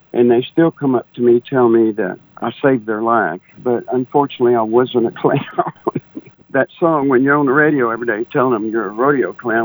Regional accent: San Antonio, Texas, United States; But I was raised in San Antonio, Texas.

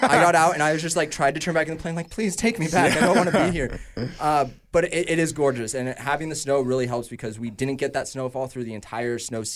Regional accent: Incline Village, Nevada, United States; We grew up in Incline. I feel really weird saying it.

